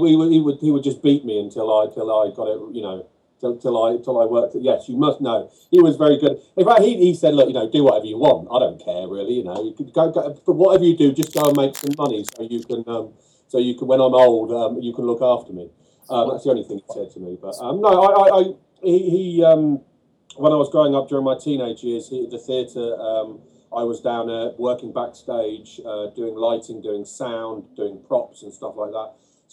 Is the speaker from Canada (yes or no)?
no; East of England, United Kingdom; moved away as an adult; now in London, United Kingdom; I'm from Norfolk. I'm from Norfolk. In East Anglia in Great Britainshire, and I've been living in London now for coming up to 20 years now since I came down here to go to college